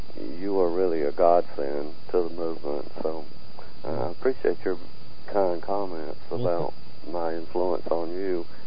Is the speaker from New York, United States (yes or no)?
no; South Carolina, United States; also born or lived in Athens, Georgia; Well, I was born in upcountry South Carolina, and I've taught at the University of Georgia since 1970.